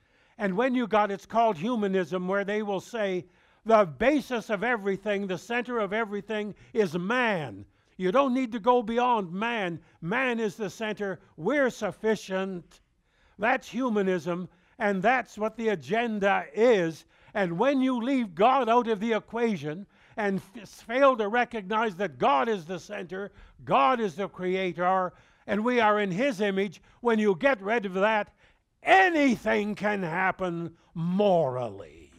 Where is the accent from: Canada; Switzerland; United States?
Canada; But we are Canadian. Can you not say Canadianus sum? I am Canadian.